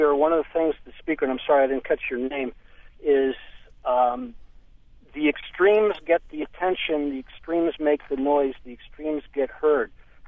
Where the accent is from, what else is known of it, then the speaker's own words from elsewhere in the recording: East Coast, United States; I grew up on the East Coast. I'm in my late 50s.